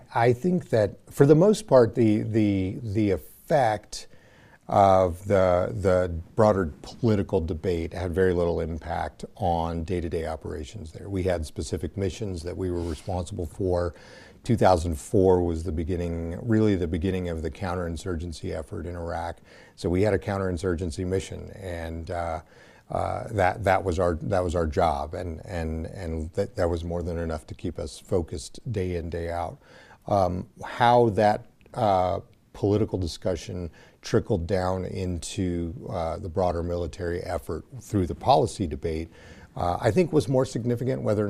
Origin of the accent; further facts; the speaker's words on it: Reno, Nevada, United States; And when I grew up here in Reno, I was born here